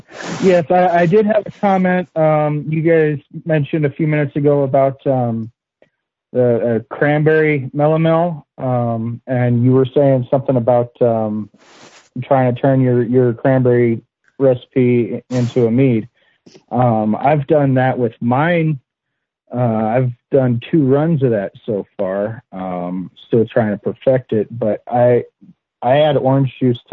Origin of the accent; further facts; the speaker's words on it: El Paso, Texas, United States; from El Paso.